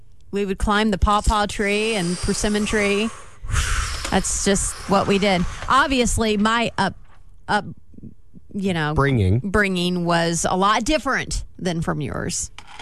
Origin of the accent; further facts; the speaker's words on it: Indiana, United States; accent: Southern; I grew up around cicadas in Southern Indiana.